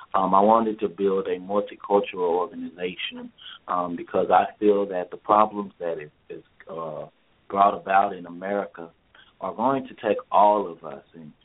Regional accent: Oak Cliff, Texas, United States; I grew up in Oak Cliff, Texas, and I started a foundation about a year ago

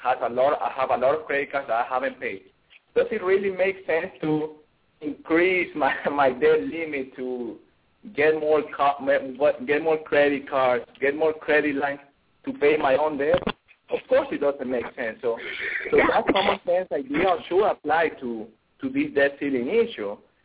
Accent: Ecuador; I was born there, Ecuador. I was born in Ecuador.

